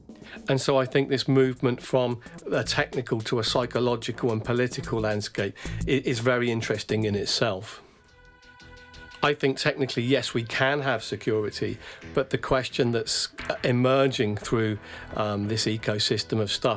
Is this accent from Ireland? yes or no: no; United Kingdom; speaking as a Brit